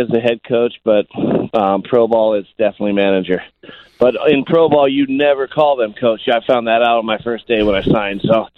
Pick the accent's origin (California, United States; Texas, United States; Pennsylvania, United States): California, United States; Sacramento; got on at Sacramento State, which was my hometown.